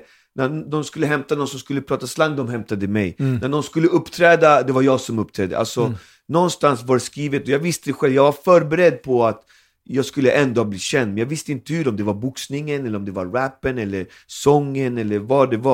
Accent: Alby, Stockholm County, Sweden; jag kommer från Alby. Jag hade aldrig varit utanför Alby när jag var liten, du vet. Alltså, jag var född, fostrad i Alby. Alltså, det kom professorer och intervjuade mig för att jag pratade så mycket slang, så som vi pratade i Alby.

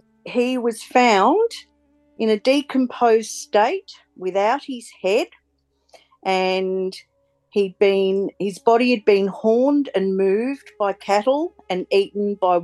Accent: Bendigo, Victoria, Australia; I'm from Bendigo in the Central Goldfields.

